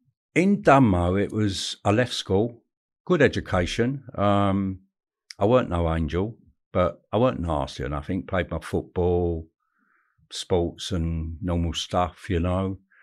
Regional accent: London, United Kingdom; also born or lived in Essex; Well, to be honest with you, my parents moved around a lot. Didn't have really a hard, what I would call a hard schooling. I had a good schooling. I had some hard schools. Grew up in East London.

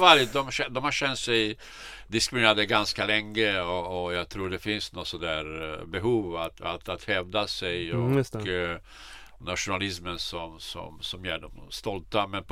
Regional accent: Kosovo; det finns egentligen tre landslaget då som Kosovo och där vi kommer ifrån har Kosovo

